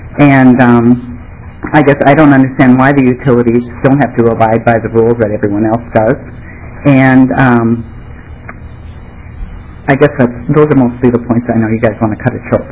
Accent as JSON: {"language": "English", "town": "Denison", "country": "United States", "said": "I'm from Denison area also, down south."}